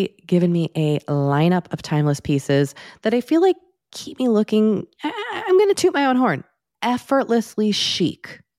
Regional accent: Massachusetts, United States; And listen, Dory and I grew up in Massachusetts. We know what the weather and the lack of sunlight is like, especially this time of year. But, and we also live in Southern California

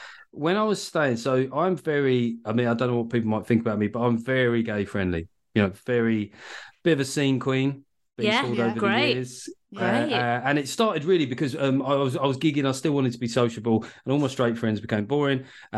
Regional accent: United Kingdom; I'm British.

